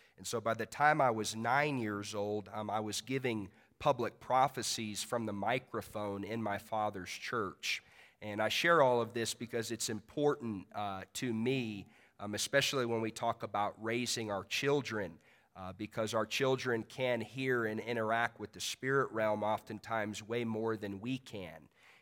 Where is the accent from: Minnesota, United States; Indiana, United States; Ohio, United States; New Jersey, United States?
Indiana, United States; Indianapolis; So I hail from Indianapolis, Indiana. I grew up a pastor's son.